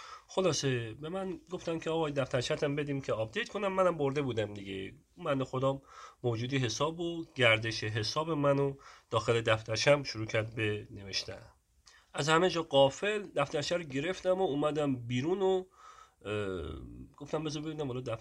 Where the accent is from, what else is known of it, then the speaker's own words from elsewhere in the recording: Sabzevar, Razavi Khorasan, Iran; سبزوار شهر خودمون بود